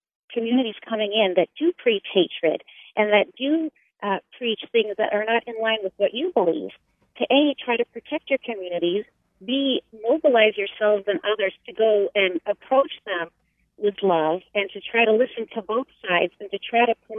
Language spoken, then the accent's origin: English; Florida, United States; I grew up in Florida